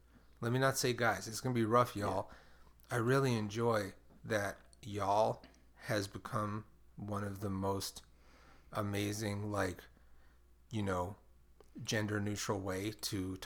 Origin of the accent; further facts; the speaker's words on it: Brooklyn, New York, United States; because I was from Brooklyn, where we don't use y'all.